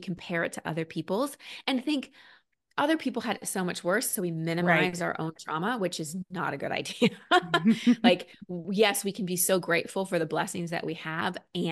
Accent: Dallas, Texas, United States; also born or lived in Wisconsin; Number one, when I was three, we moved to Dallas from Wisconsin.

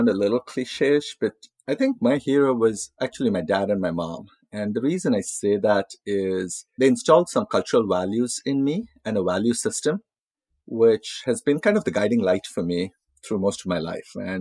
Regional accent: India; my fondest memories growing up in India is being with family, cousins, and celebrating a lot of the Indian festivals.

